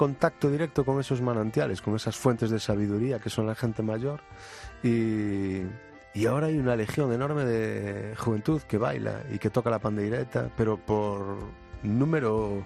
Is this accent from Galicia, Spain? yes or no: yes; Galicia, Spain; yo vengo de cerca de Santiago de Compostela